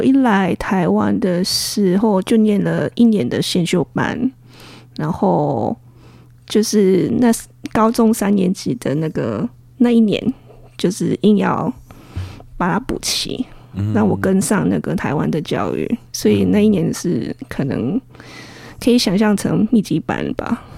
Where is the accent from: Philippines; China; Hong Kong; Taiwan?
Philippines; Manila, Metro Manila; 我是来自菲律宾马尼拉